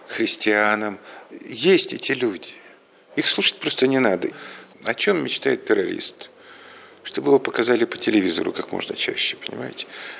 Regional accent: Mukachevo, Zakarpattia Oblast, Ukraine; born there; Я родился проездом в Мукачево.

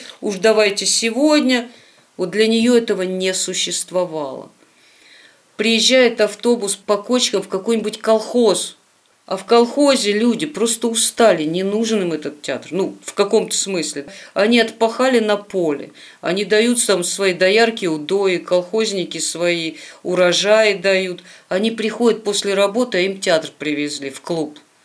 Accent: Vorkuta, Komi Republic, Russia; в Воркуте не было церкви. Почему я с такой радостью говорю о том, что это уже не первая церковь, вот построили еще одну новую церковь. Она, когда я там росла, не было церкви

